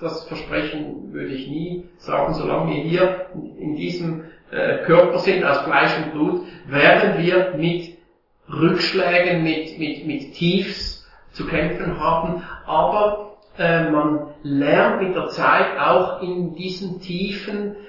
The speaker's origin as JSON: {"language": "German", "country": "Switzerland", "tie": "born or raised there", "said": "und habe mich dann in Karlsruhe geboren. Allerdings bin ich dann nur etwa ein halbes Jahr hier, war ich hier und dann sind wir in die Schweiz gezogen und ich bin dann in der Schweiz auch aufgewachsen. Also meine Mutter war auch Deutsche oder ist Deutsche. Mein Vater Schweizer"}